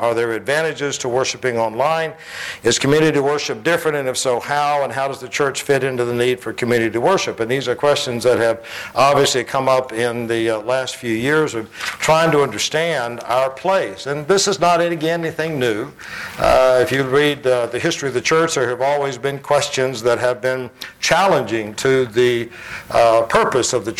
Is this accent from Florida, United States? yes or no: yes; Plant City, Florida, United States; I grew up in Plant City, and these questions would never have been asked back then.